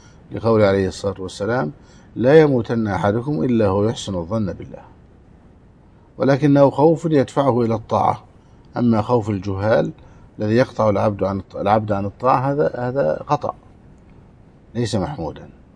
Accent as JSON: {"language": "Arabic", "country": "Egypt", "said": "لا يوجد حسين عندنا في مصر"}